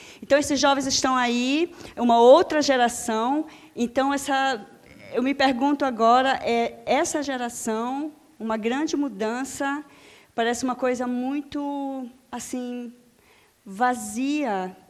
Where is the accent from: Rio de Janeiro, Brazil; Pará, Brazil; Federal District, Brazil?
Pará, Brazil; Belém; sou de Belém do Pará, lá da Amazônia.